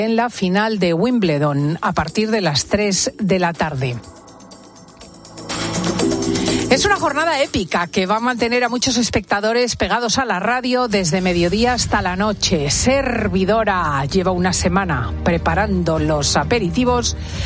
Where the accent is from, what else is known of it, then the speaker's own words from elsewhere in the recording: Spain; Es que así somos los españoles.